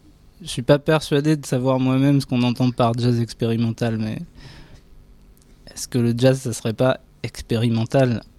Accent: Chartres, Centre-Val de Loire, France; also born or lived in Tours; on vient de la même région, on vient de Chartres tous les deux

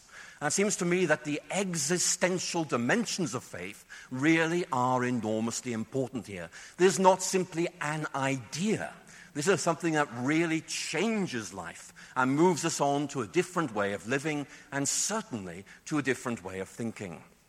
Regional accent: Northern Ireland, United Kingdom; Because when I was young, growing up in Northern Ireland, I was an atheist.

